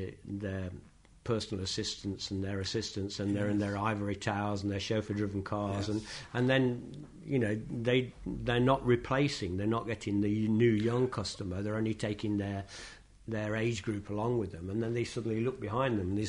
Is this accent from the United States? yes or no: no; United Kingdom; he selected one from Italy, one from France, and one from Britain, and I was the one from Britain.